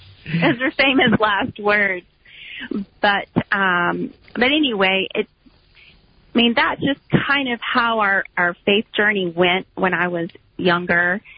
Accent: Louisiana, United States; I grew up in South Louisiana, where it's pretty culturally Catholic down there.

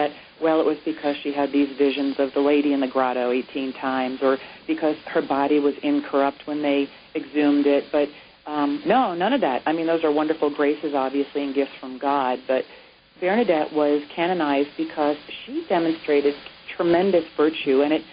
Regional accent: New York, United States; I'm from Long Island, so I'm used to that lake effect that you get from the Atlantic Ocean on one side, the Long Island Sound on the other, and we used to always get a good dumping.

